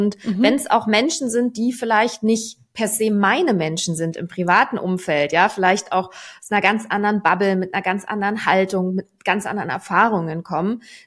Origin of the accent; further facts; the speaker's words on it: Berlin, Germany; now in Hamburg, Germany; Ich bin Berlinerin im Herzen und zugezogene Hamburgerin. Früher war für mich nicht klar, was der Unterschied zwischen Heimat und Zuhause ist. Heute weiß ich es auf jeden Fall. Berlin ist meine Heimat und Hamburg ist mein Zuhause.